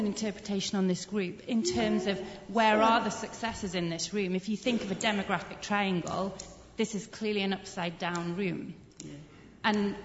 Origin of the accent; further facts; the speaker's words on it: United Kingdom; now in France; I live in France, but I'm obviously British.